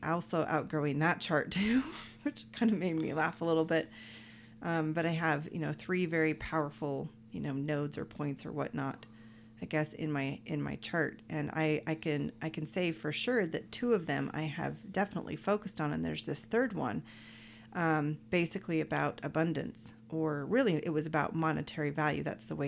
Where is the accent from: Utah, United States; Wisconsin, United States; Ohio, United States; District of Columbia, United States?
Utah, United States; Provo; I thrive in areas like that because, you know, I grew up in Provo, Utah.